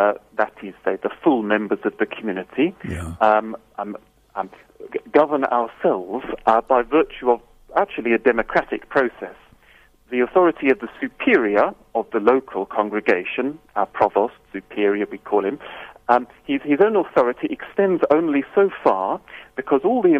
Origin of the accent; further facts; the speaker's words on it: United Kingdom; now in South Africa; I'm British myself, and you could say a slight exception to the rule. I previously was an oratorian in England and been here for almost 7 years now.